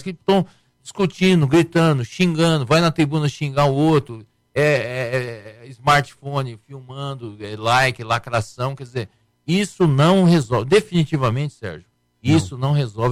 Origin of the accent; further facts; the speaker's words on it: Presidente Prudente, São Paulo, Brazil; Eu, quando era jovem estudante em São Paulo, de engenharia, na capital, quando eu ia para o interior da minha cidade, Presidente Prudente